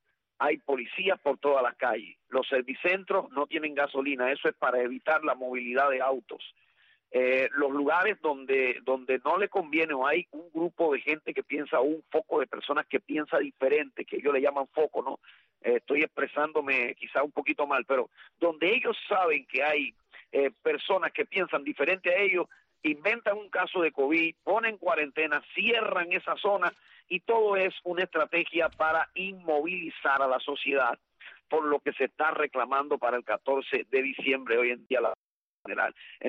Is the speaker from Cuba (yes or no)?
yes; Cuba; yo soy cubano